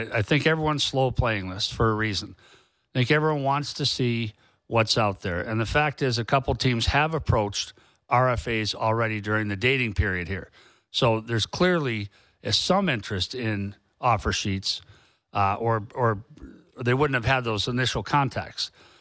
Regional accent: Minneapolis, Minnesota, United States; You know, I'm from Minneapolis. There's no Russian community there I'm aware of.

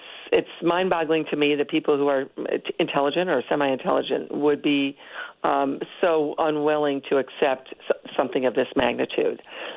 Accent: United States; but I'm an American, and you asked, and so I'm happy to answer.

